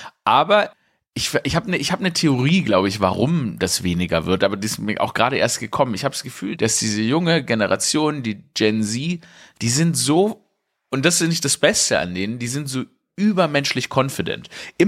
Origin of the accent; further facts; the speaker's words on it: Stuttgart, Baden-Württemberg, Germany; Ich komme so richtig aus Downtown Stuttgart, bin ich aufgewachsen.